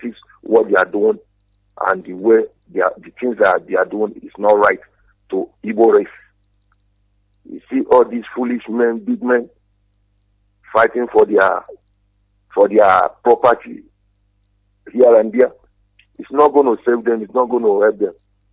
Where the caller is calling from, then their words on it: Buffalo, New York, United States; I'm calling from Buffalo, America.